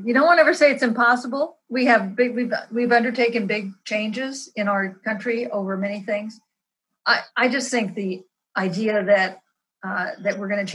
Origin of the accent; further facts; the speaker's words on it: Kansas, United States; As you know, I'm from Kansas.